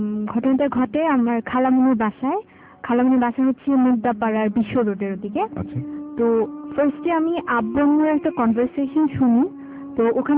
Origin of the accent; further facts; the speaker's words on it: Mirpur, Dhaka Division, Bangladesh; আমি শারপাড়া থেকে আসছি, মিরপুর শারপাড়া।